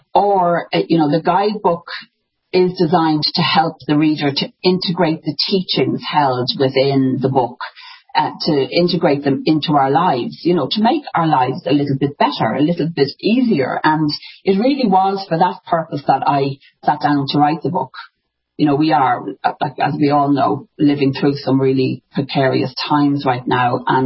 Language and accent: English; Ireland; I'm Irish, so there's a little bit of magic and there are some fairies in the background.